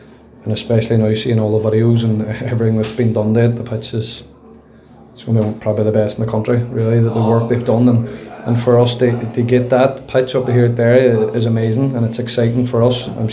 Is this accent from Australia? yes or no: no; Derry, Northern Ireland, United Kingdom; Trust me, I'm from Derry. This hurts me probably more than anyone.